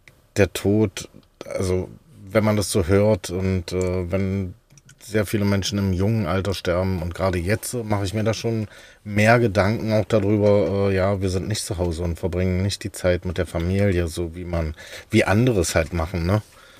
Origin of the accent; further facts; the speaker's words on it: Magdeburg, Saxony-Anhalt, Germany; Bei mir war es ja, ich komme ja aus Magdeburg, die Ecke.